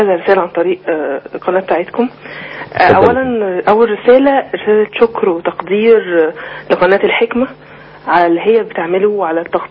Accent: Egypt; احنا مصريين

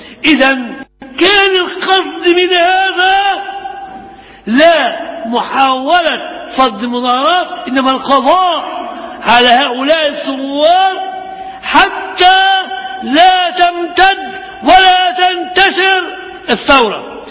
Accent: Egypt; هل جيت من مصر لغايه ليبيا؟ قلت لهم ده قليل من كثير، انا جاي باسم شعب مصر.

